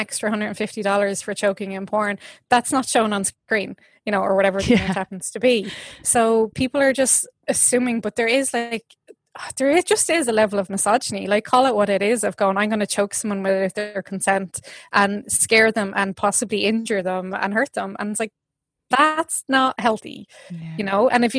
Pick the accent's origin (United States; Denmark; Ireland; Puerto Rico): Ireland; And as Irish people, we're really good at that.